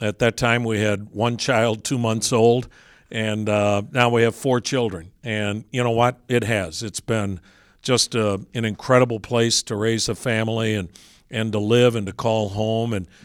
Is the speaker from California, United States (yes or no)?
no; Wisconsin, United States; now in Cleveland, United States; I'm from Wisconsin